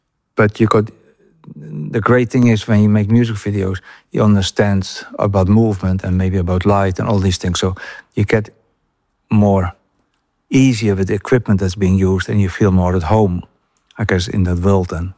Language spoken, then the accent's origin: English; Netherlands; And it's so poor compared to where I came from Holland.